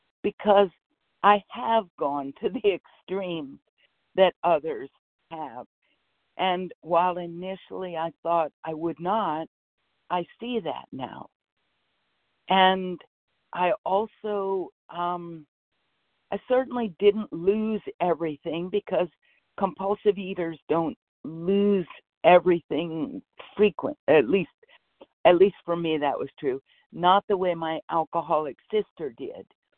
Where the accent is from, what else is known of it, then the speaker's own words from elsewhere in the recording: North Carolina, United States; now in Vermont, United States; I'm from North Carolina, although I'm currently in Vermont.